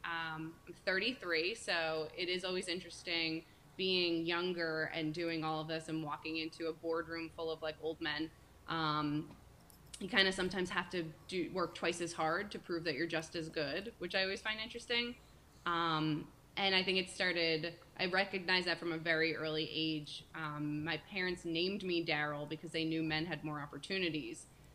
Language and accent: English; New Jersey, United States; now in Rhode Island, United States; So I am a Jersey girl. I love me some New Jersey, but I live in Rhode Island now.